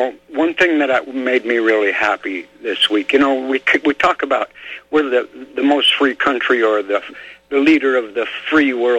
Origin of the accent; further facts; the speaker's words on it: Idaho, United States; So I really worry about my own homeland. I was born and raised in Idaho.